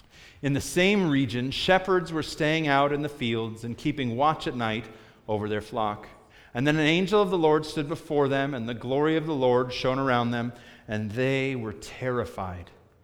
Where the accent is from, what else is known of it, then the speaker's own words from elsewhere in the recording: Chicago, Illinois, United States; Even growing up in Chicago, which is a very blue-collar town